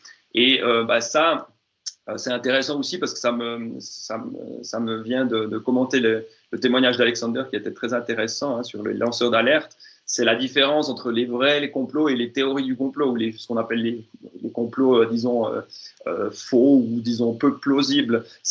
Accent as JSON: {"language": "French", "country": "Switzerland", "accent": "Swiss", "said": "En Suisse romande, si vous avez, je pense, entendu mon accent suisse, en Suisse romande, donc francophone"}